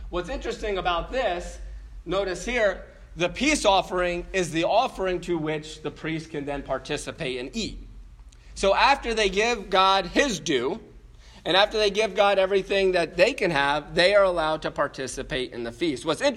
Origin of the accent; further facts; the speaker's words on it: New Jersey, United States; I grew up in New Jersey. It's miserable.